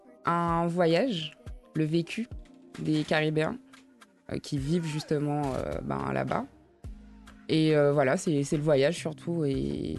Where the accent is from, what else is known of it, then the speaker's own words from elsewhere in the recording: Guadeloupe; also born or lived in Martinique / Barbados; J'ai vécu à la Barbade. J'ai visité beaucoup d'îles, je suis originaire de la Guadeloupe et de la Martinique